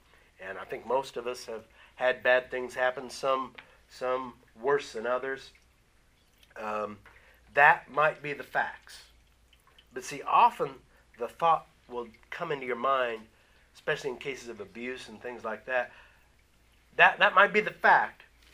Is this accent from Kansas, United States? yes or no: yes; Kansas, United States; I grew up in Kansas. I knew the world was flat because that is what I saw everywhere.